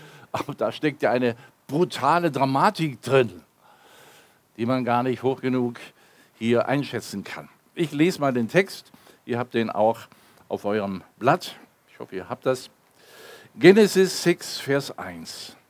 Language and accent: German; Baden-Württemberg, Germany; Wobei, ich komme ja aus dem Fuße der Schwäbischen Alb, da ist es auch wirklich schön, muss ich dazu sagen.